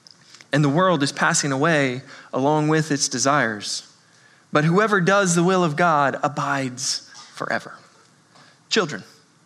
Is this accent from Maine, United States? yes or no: no; Oklahoma, United States; Now, I'm a country boy. I grew up in Oklahoma, and every day I got off of the bus with my brother